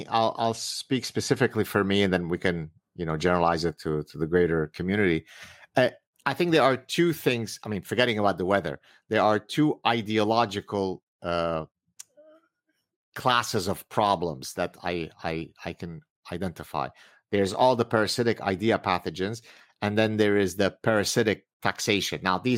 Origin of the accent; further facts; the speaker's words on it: Lebanon; I'm someone who is... from the Mediterranean area, of course. I'm from Lebanon. Look how my skin gets when the summer comes.